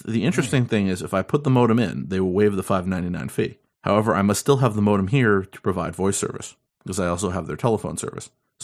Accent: New York, United States; So here's another story from my home state of New York.

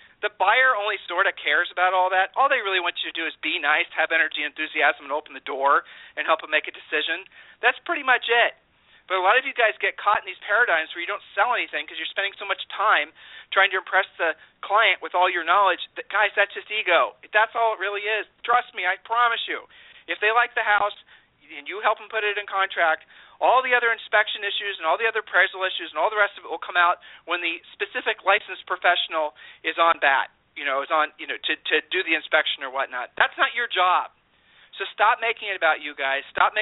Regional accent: Ohio, United States; We're from Ohio, and by nature we're, you know, humble, right?

